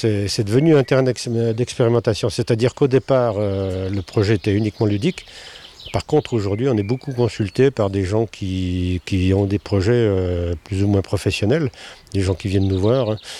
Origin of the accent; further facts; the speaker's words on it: Bourgogne-Franche-Comté, France; Moi, mes parents, quand j'étais jeune en Bourgogne, ils utilisaient que du jonc.